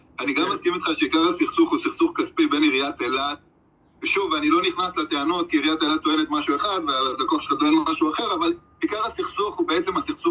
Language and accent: Hebrew; Eilat, Southern District, Israel; אני חייב לציין שאני ואמיר נוריאל גדלנו יחד באילת.